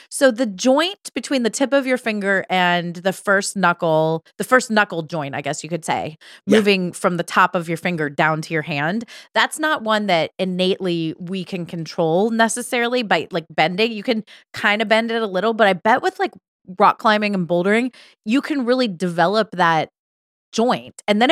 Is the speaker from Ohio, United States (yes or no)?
yes; Ohio, United States; I, growing up, loved climbing trees. I grew up in Ohio. So I climbed a lot of trees.